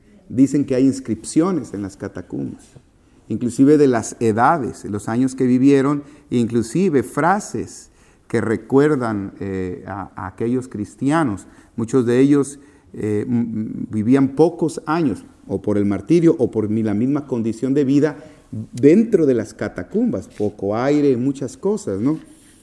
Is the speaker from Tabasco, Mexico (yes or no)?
yes; Tabasco, Mexico; moved away; Yo recuerdo cuando yo llegué de Tabasco, nada de Halloween, ¿verdad? Aquí aprendimos de Halloween.